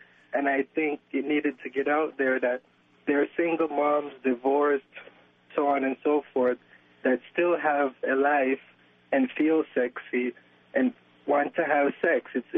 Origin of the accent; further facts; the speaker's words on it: Cambridge, Massachusetts, United States; I'm actually from Cambridge, but I'm actually driving home, and I'm at a rest stop in Sturbridge.